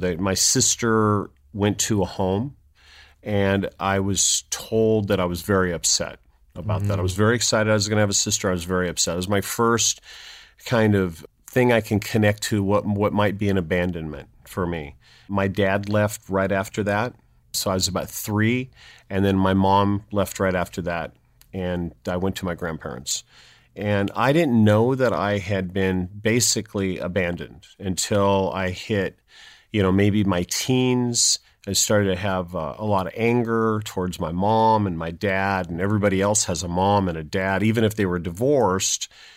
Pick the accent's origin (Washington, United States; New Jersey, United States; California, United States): California, United States; San Jose; born there; I was born in San Jose, California. My father was the first in our family to be born in America. His parents, my grandparents, were immigrants from Italy.